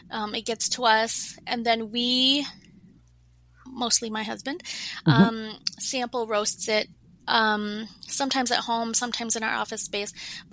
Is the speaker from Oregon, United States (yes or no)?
no; St. Paul, Minnesota, United States; A little background about myself is that I am Hmong American, born and raised in St. Paul.